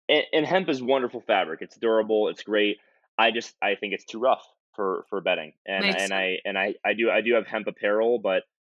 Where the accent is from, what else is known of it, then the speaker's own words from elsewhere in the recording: United States; I'm an American consumer.